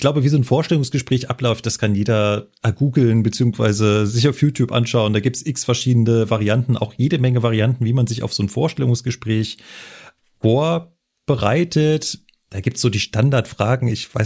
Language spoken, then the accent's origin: German; Berlin, Germany; ich bin ja eigentlich Berliner und habe mich in München beworben, habe damals ja auch noch in Berlin gewohnt